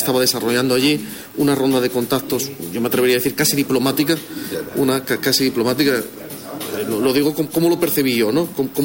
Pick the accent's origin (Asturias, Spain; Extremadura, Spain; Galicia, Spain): Asturias, Spain; y como asturiano me interesa la historia